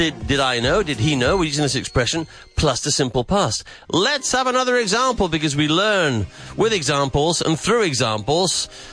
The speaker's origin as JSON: {"language": "English", "region": "England", "country": "United Kingdom", "said": "I'm going to say lady bird because I'm an English guy."}